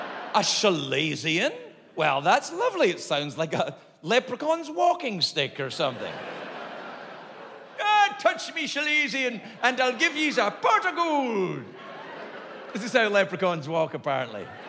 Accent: Scotland, United Kingdom; The doctor was a Scottish Protestant lady doctor, and I'm a Scottish Protestant man patient, so things are a little tense anyway.

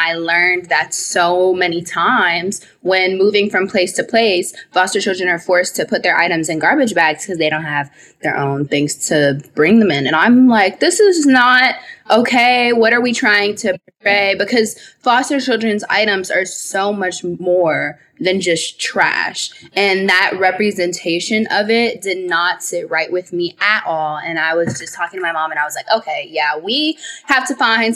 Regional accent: Chicago, Illinois, United States; now in Atlanta, United States; I'm currently in Atlanta, Georgia, but I'm originally from Chicago.

